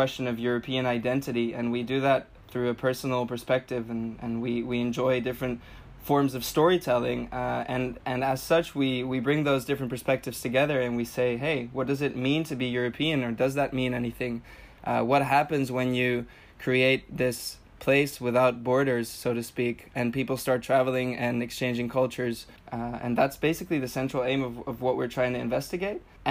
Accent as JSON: {"language": "English", "region": "Canary Islands", "country": "Spain", "tie": "born or raised there", "said": "I am half Dutch, half Russian. I grew up in Spain, in the Canary Islands in Tenerife, where there's actually a lot of British tourists."}